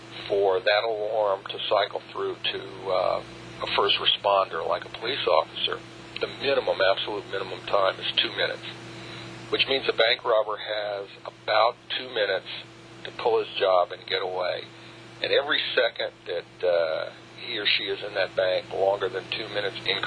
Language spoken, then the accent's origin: English; Baton Rouge, Louisiana, United States; I'm originally from Baton Rouge, so I have friends and family up there, too.